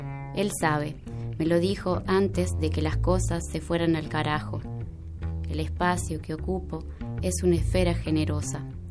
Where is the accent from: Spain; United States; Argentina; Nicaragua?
Argentina; Río Primero, Córdoba; now in Córdoba, Argentina; Bien. Sí, de Río Primero.